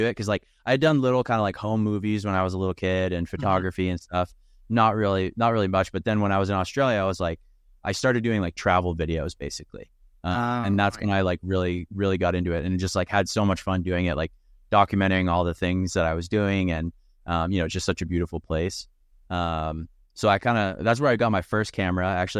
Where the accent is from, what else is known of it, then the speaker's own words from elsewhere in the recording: New England, United States; I come from New England on the other side of the country, the Northeast, and it's like really cold there.